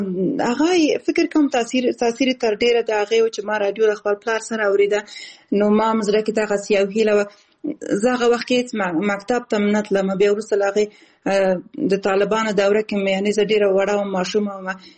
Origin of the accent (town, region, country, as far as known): Balkh, Afghanistan; born there; also born or lived in Khost / Kabul / Kunduz